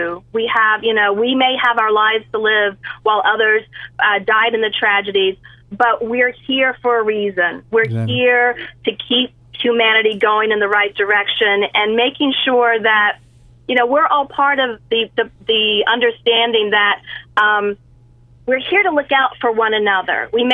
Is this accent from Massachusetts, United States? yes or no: no; Florida, United States; You know, I'm from Central Florida. I've been in touch with relatives and friends